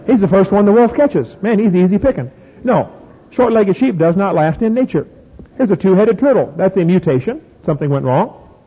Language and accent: English; Illinois, United States; Man, I come from Illinois, corn country.